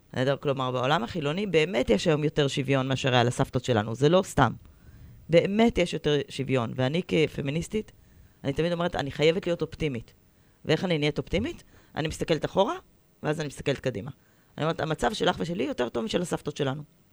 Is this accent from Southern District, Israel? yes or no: no; Jerusalem District, Israel; נולדתי בבית ציוני דתי, בגוש הציון, לא בירושלים, אבל היינו הרבה בירושלים.